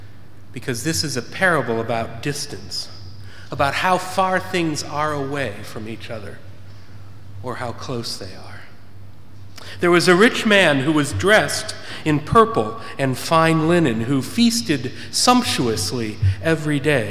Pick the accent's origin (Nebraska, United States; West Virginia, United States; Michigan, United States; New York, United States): Michigan, United States; Ann Arbor; Where I grew up in Michigan, in Ann Arbor, there were not many beggars.